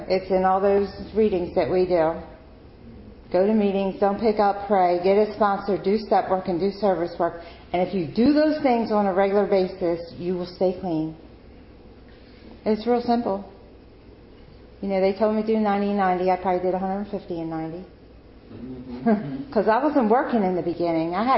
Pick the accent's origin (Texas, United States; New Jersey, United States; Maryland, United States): Maryland, United States; Baltimore; moved away; I'm from Baltimore. I got clean in Baltimore. When I moved up here, I had almost 9 years clean.